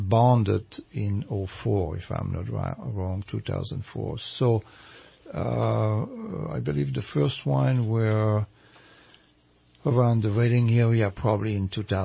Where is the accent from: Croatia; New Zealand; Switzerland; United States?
Switzerland; Geneva; also born or lived in Lausanne; I come from the Rhone Valley. I grew up in Geneva, Lausanne, around the Lake Geneva, Lake Léman.